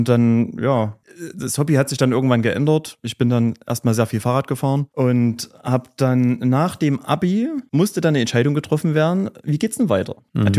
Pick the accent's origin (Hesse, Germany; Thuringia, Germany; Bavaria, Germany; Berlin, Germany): Thuringia, Germany; Gera; Ich bin ein richtiger Urgärscher. Ich bin hier geboren, ich lebe schon immer in Gera. Mich hat es hier so vom Wohnort noch nicht weggetrieben. Ich bin in Lausanne damals aufgewachsen.